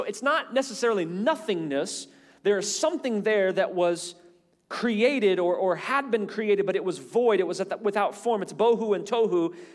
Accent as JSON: {"language": "English", "country": "United States", "tie": "born or raised there", "said": "it's almost an expectation that I should be blessed because I grew up in America."}